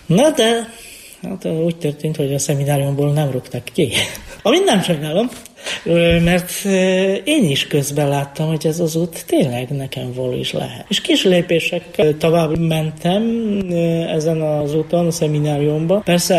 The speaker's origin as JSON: {"language": "Hungarian", "town": "Bielsko-Biała", "region": "Silesian Voivodeship", "country": "Poland", "second_language": "Hungarian", "lives_now": "Hungary", "said": "Én déli részből származom, Bielszko-Biała nevű városból. Ez ipari város, 190 ezeren laknak mostanában ebben a városban."}